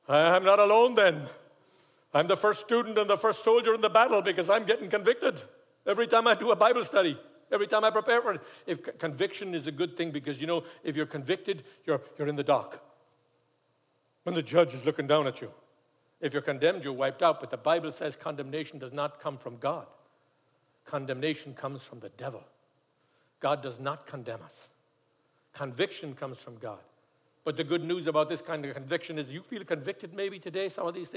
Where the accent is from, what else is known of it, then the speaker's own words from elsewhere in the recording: London, United Kingdom; also born or lived in Amsterdam, Netherlands; when I was a young man growing up in London and worked in Amsterdam, as a very young man